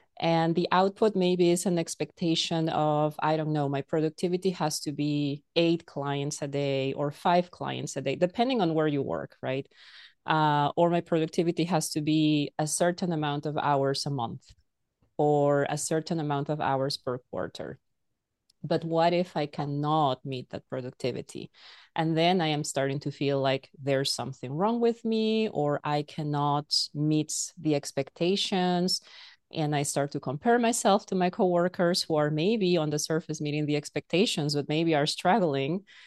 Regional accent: Peru; So my undergrad education is from back in my home country in Peru, and my graduate degree is from the US, from California.

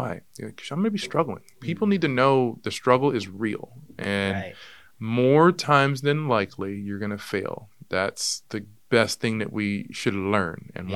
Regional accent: the South, United States; I'm food operated. I grew up in the South. That's what we do. We communicate over food.

